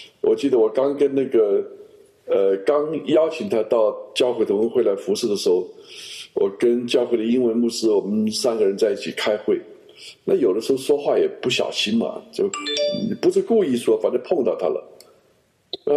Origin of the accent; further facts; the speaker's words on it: China; 你看我们中国人从秦始皇开始到现在